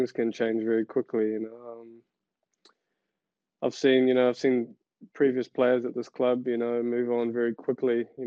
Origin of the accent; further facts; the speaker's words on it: New Zealand; it's hard being a New Zealander, you know, coming from New Zealand.